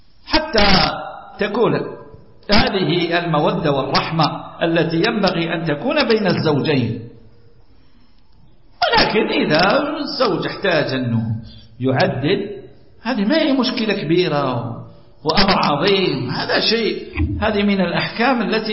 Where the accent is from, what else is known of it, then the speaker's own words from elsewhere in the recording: Algeria; عندنا احنا مثل عندنا في الجزائر